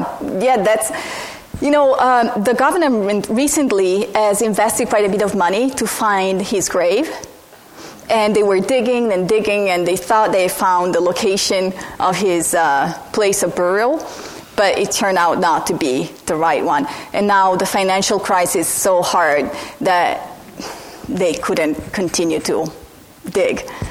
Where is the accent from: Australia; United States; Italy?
Italy; No, I was raised in Italy.